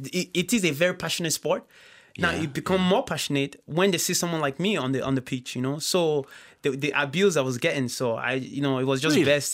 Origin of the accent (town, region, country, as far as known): Kildare, Leinster, Ireland; born or raised there; also born or lived in Nigeria